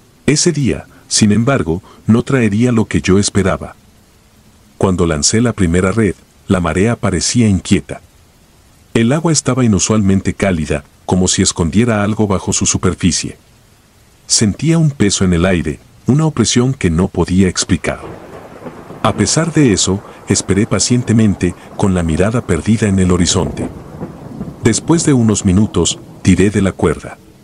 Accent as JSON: {"language": "Spanish", "town": "Progreso", "region": "Yucatán", "country": "Mexico", "tie": "born or raised there", "said": "Soy de Puerto Progreso, Yucatán. Llevo más de 20 años pescando en el mismo mar que me vio crecer"}